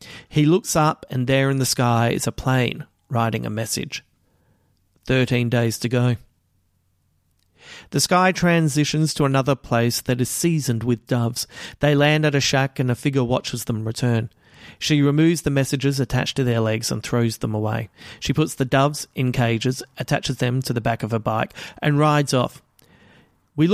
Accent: Adelaide, South Australia, Australia; the Millerites in my hometown of Adelaide representing in The Leftovers

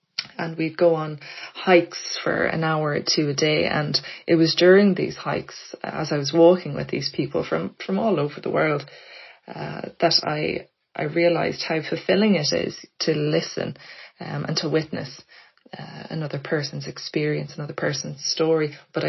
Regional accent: Blackrock, Leinster, Ireland; now in Dublin, Ireland; I grew up in Blackrock in County Louth. So not too far away from Dublin where I am now, but far enough away that it felt at the time quite rural.

